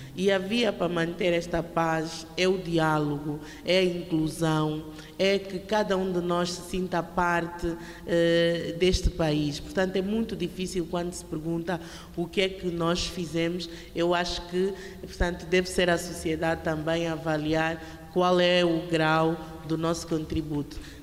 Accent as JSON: {"language": "Portuguese", "country": "Angola", "said": "como a jornalista que sou e como angolana."}